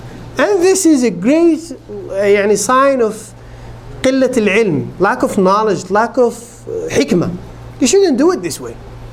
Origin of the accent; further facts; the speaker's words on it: Algeria; And I grew up in Algeria